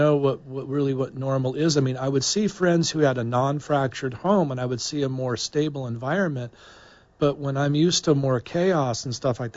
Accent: Long Beach, California, United States; Yeah, I mean, I grew up in Long Beach, and we grew up together.

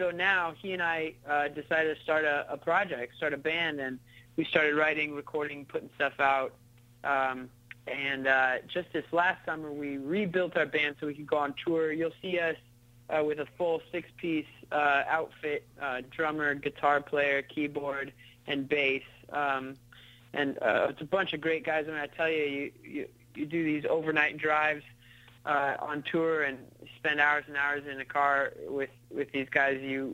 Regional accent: San Francisco, California, United States; now in Los Angeles, United States; We cruised up the West Coast through San Francisco, my hometown

